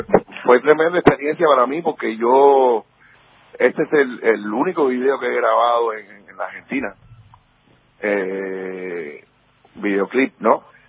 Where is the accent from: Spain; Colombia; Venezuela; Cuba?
Cuba; now in United States; toda esta diáspora de cubanos que luego por cuestiones ideológicas y por cuestiones ya de vida reales, ¿no? Emigramos aquí a los Estados Unidos.